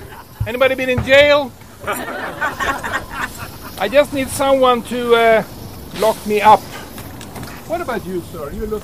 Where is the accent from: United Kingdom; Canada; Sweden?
Sweden; now in United States; And I come from Sweden, and I'm so happy to be in Texas, because in Sweden, it's really cold.